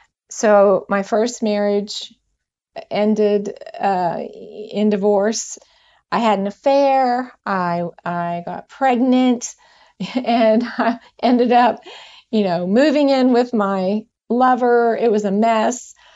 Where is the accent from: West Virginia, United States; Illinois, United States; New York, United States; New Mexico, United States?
West Virginia, United States; Huntington; born there; also born or lived in Dallas, Texas; Well, originally I was born in Huntington, West Virginia, but I've spent the last 39 years in the Dallas, Texas area, and then just recently moved to Ohio with my youngest son.